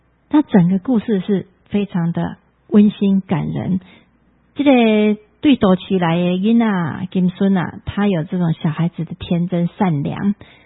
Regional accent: Taiwan; 咱台湾人伫遮这个所在成长大汉，

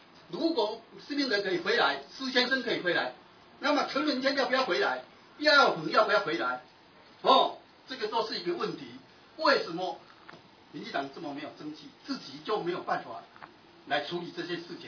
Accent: Taiwan; 因为我来自农家子弟，我是本土人，我是台湾人啊

